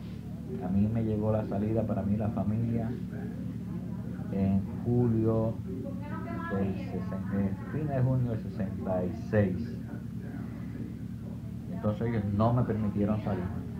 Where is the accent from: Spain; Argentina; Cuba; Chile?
Cuba; moved away as an adult; No, yo salí de Cuba con más facilidad, con menos problemas.